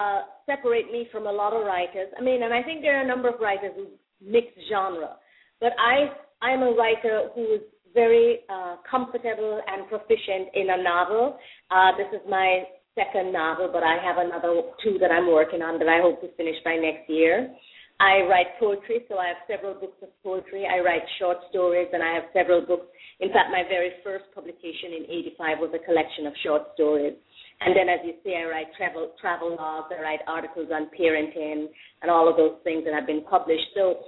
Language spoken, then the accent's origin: English; Jamaica; my work is very much rooted in my Jamaican African culture. While I'm from Jamaica and that has shaped me, I consider myself a citizen of the world